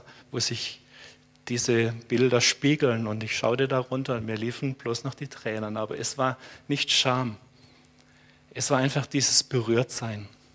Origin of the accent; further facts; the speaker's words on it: Germany; weil ich dachte, ich bin Deutscher und ich sitze hier.